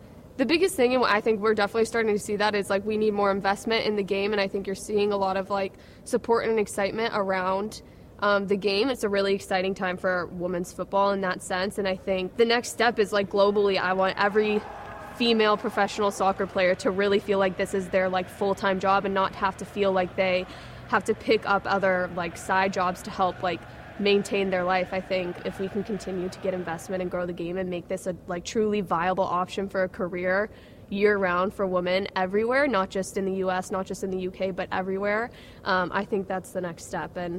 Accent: Cincinnati, Ohio, United States; Yeah, she's back in my hometown, Cincinnati.

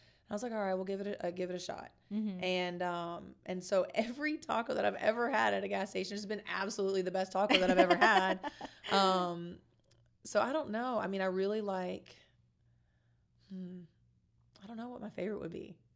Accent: Kentucky, United States; heart will forever be, you know, that small town girl from Kentucky. So always going to have love for my hometown.

